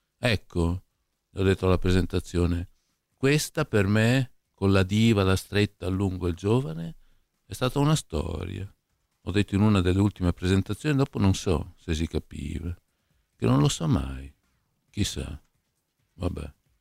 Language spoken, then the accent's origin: Italian; Parma, Emilia-Romagna, Italy; io sono di Parma